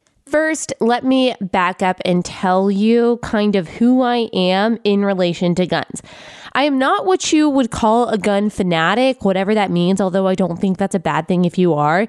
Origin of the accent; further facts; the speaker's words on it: Texas, United States; I didn't really grow up around guns, even though I grew up in Texas, where I'd say guns are a part of our culture.